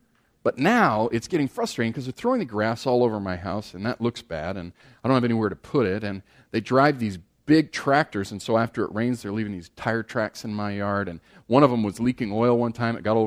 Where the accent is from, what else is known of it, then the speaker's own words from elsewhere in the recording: Midwest, United States; We grew up here in the Midwest, but we just got here about 9 months ago.